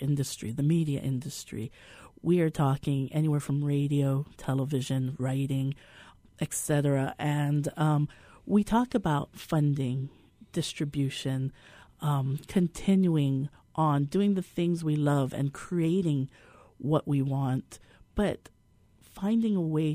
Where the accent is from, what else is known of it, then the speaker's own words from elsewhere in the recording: Hawaii, United States; It was very rare, not only with my gender, but also with my ethnicity as a Hawaiian.